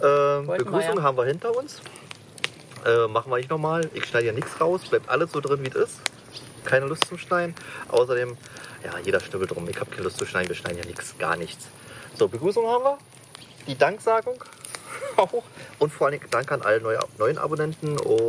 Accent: Berlin, Germany; Wir waren eigentlich, wie man es vielleicht hört, eigentlich sind wir aus Berlin.

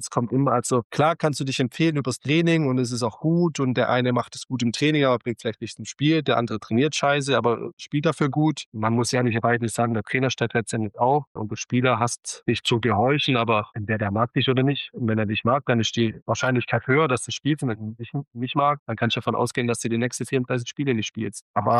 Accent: Baden-Württemberg, Germany; Ich bin Schwabe

